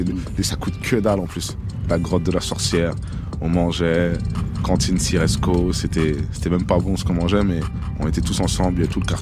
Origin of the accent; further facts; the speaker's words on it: La Courneuve, Île-de-France, France; C'est comme si la ville, c'était notre pays. On est des Courneviens, donc c'est comme si c'était notre nationalité.